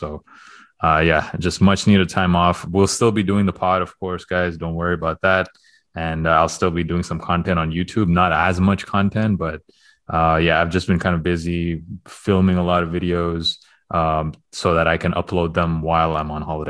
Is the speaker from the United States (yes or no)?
no; Toronto, Ontario, Canada; I will be going to Toronto next week and I will be there. That is my hometown, if you guys don't already know.